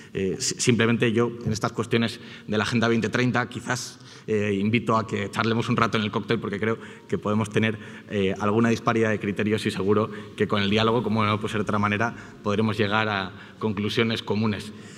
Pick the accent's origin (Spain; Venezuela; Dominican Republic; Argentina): Spain; Burgos, Castile and León; una empresa también de mi tierra que ha apostado siempre por Burgos como lugar de ubicación de sus inversiones